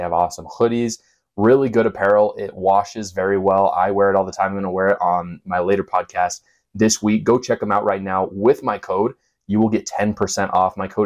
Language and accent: English; Provo, Utah, United States; So I'm from Provo. Like I said, I grew up here since I moved here when I was 8 with my family.